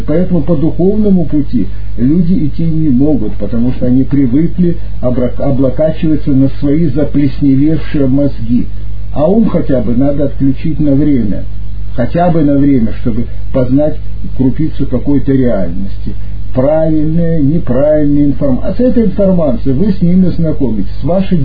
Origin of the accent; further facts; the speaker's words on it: Russia; born there; И я благодарен за то, что я родился в России. Я благодарен за то, что я родился в антирелигиозной стране.